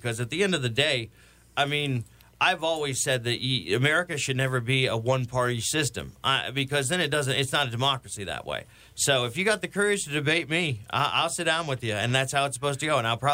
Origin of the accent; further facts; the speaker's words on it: Indiana, United States; Normally, I'm from Indiana. Originally, we used to do the farmer wave as you're driving down